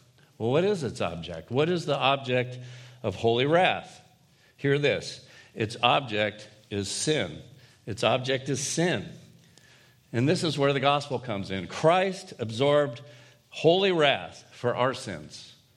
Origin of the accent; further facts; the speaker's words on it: Florida, United States; I grew up in Florida, and there's a lot of swimming pools, and there's the ocean, and beach balls, and different things, you know.